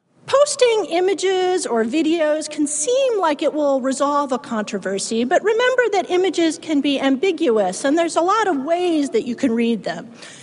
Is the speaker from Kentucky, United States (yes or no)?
no; California, United States; And besides, I'm from California. When I think safety, I don't think mountain lion.